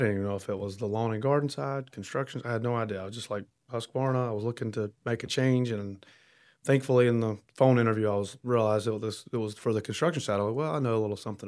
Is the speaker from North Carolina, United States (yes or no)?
yes; Asheboro, North Carolina, United States; Grew up in Asheboro, right in the middle of North Carolina.